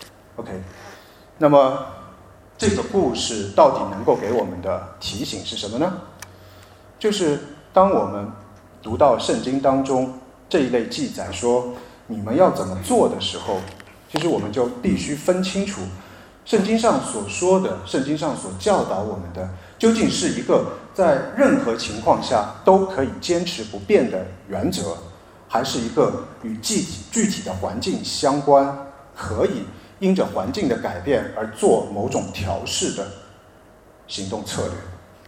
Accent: China; 就是我们大陆人经常会说的

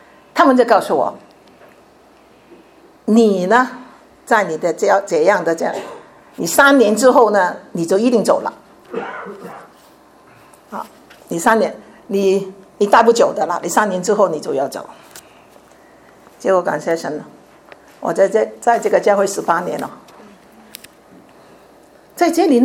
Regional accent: Chaozhou, Guangdong, China; 当然我是潮州人

